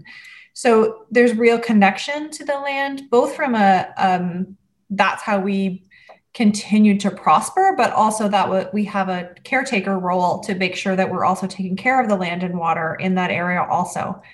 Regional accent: Kincardine, Ontario, Canada; also born or lived in Port Perry; My dad worked for the nuclear plant, so he worked for Ontario Hydro. So I lived in Kincardine on the Bruce Peninsula, and then we moved to Port Perry, which is near Oshawa

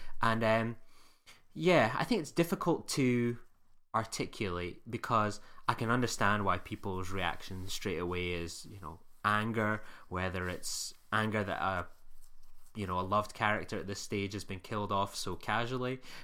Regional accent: Edinburgh, Scotland, United Kingdom; I can't give you what sounds like a more typical Scottish accent than my one, even though I'm from Edinburgh.

